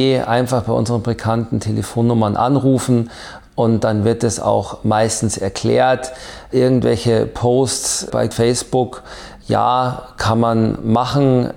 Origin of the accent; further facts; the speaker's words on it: Bavaria, Germany; now in Coburg, Germany; Ich bin ja gebürtiger Oberbayer. Ich komme so ein bisschen eben aus einer anderen Ecke von Bayern.